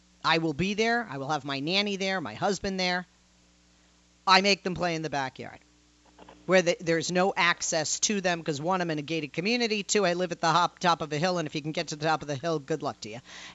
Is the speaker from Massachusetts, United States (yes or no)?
yes; Massachusetts, United States; When I was a kid, we lived... I grew up outside of Boston, right? 6 feet from my front yard was a river, and down the street was a beach.